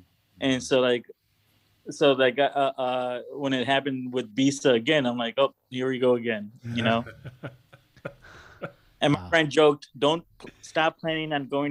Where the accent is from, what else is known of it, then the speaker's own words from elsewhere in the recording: Arlington Heights, Illinois, United States; We lived in the city, and then eventually we moved out into the suburbs from Northburg to Arlington Heights.